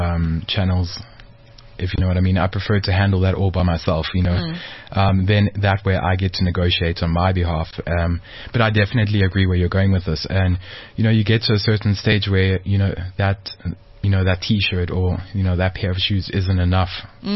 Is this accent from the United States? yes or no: no; South Africa; listen, I'm from South Africa. This is me. This is what we do.